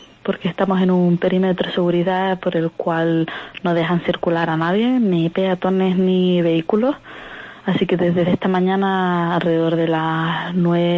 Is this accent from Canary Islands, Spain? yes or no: yes; Canary Islands, Spain; Soy de Tenerife.